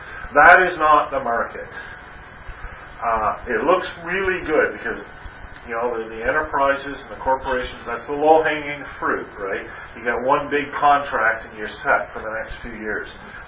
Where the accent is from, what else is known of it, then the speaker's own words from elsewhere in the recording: Canada; It's just being Canadian, I'm very sensitive about how I phrase that.